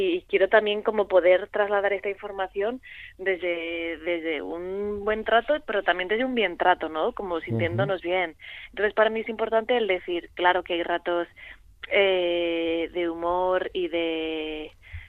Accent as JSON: {"language": "Spanish", "town": "Granada", "region": "Andalusia", "country": "Spain", "said": "yo vengo de Granada y conozco mucho, mucho la provincia, toda la provincia y en concreto, por ejemplo, todos los pueblos de Granada, todos, hasta el más pequeñito."}